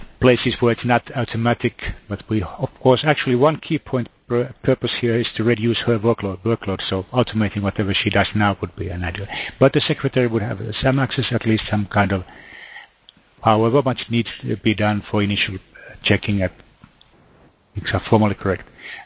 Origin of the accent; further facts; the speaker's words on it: Finland; English is a second language; I'm from Finland